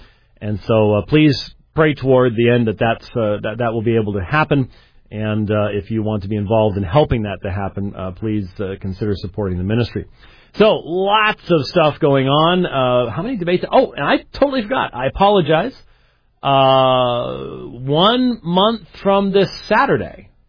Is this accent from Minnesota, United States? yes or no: yes; Minneapolis, Minnesota, United States; could be up in Minneapolis, my hometown.